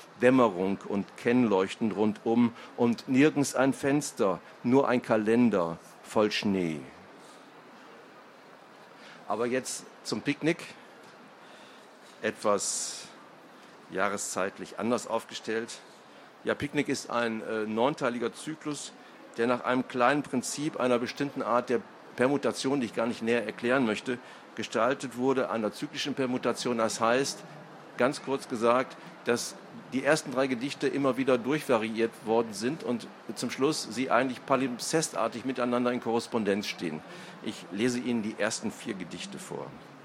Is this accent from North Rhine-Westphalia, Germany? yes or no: yes; Essen, North Rhine-Westphalia, Germany; ich komme aus Essen, gebürtiger Essener